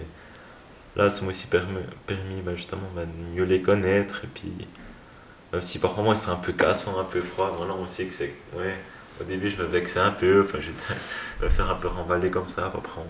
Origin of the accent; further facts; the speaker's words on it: Jura, Switzerland; que j'habitais comme ça dans une ville, surtout quand on est jurassien, ça fait un grand changement.